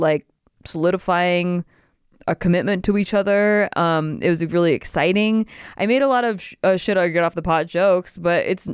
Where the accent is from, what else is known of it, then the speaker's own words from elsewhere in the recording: Santa Barbara, California, United States; In my hometown, Santa Barbara, is pretty good junior college too.